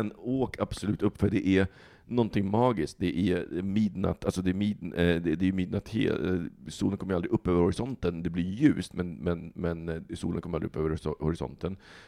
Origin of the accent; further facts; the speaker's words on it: Stockholm, Stockholm County, Sweden; Och sen så tänker jag att som stockholmare